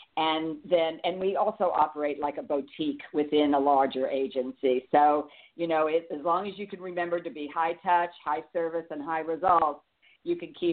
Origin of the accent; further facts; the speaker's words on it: Miami, Florida, United States; Well, I'm actually from Miami. And my dad relocated, my dad and mom relocated from New York to Miami so that my father could work in the airline industry